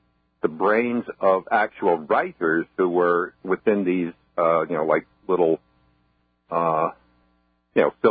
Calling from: Woodbridge, New Jersey, United States; I'm calling from Woodbridge, New Jersey.

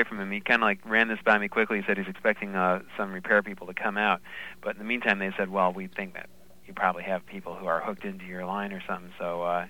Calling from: Queens, New York, United States

